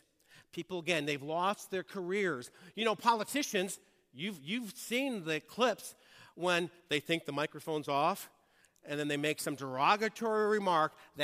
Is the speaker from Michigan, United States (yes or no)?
yes; Detroit, Michigan, United States; I grew up in Detroit.